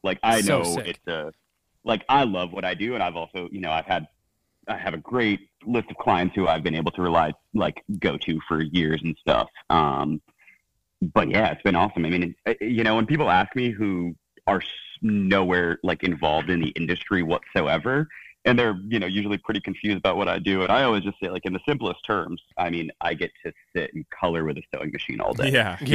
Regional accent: New York, United States; I'm from like outside Poughkeepsie area originally.

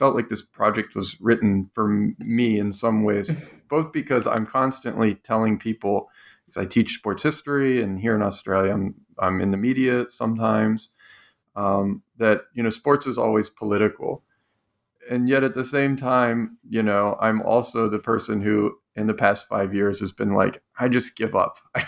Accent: Cleveland, Ohio, United States; I grew up in Cleveland

